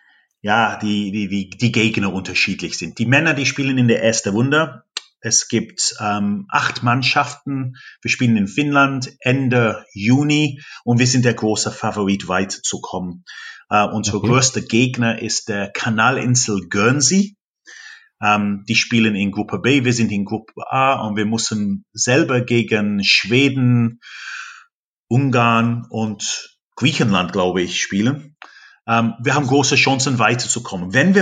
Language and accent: German; England, United Kingdom; German is a second language; So, ich habe als Engländer mit Leuten aus Indien und Pakistan gespielt, Leute aus Sri Lanka.